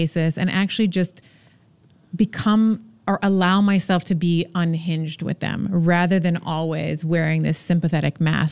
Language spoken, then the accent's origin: English; Montreal, Quebec, Canada; I mean, we grew up in Montreal.